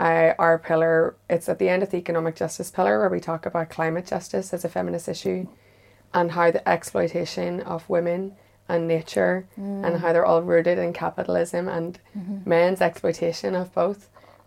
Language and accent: English; Northern Ireland, United Kingdom; My mum speaks Irish, but I grew up just a few miles north of the border, so I don't.